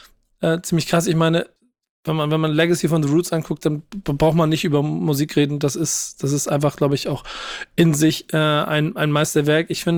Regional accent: Hamburg, Germany; wo ich als Hamburger mit Berlin noch immer ein bisschen in meinen im musikalischen, innerlichen Kämpfen war.

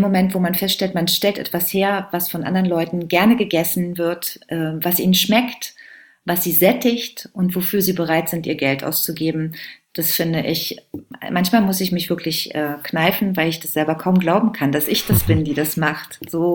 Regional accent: Germany; now in Sardinia, Italy; die ich backe in Sardinien als Deutsche, als ja, Exilantin auf einer Insel

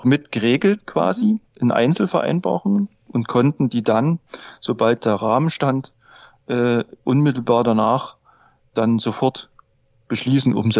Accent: Saxony, Germany; accent: Saxon; ich muss immer mit meinem sächsischen Dialekt.

